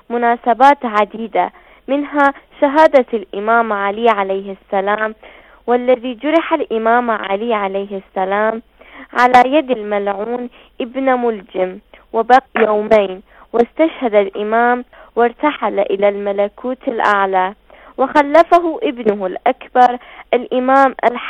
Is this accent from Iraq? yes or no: yes; Iraq; من العراق